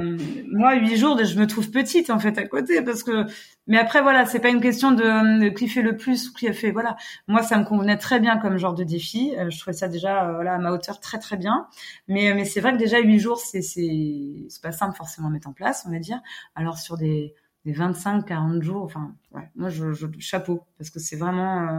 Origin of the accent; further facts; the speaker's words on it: Brittany, France; on est chauvin, on est breton